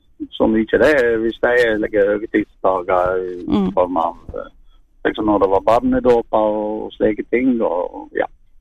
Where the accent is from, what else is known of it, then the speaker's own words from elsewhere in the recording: Vestland, Norway; Den takket jeg for godt i 92, for det drev jo med det hjemme i Sogn.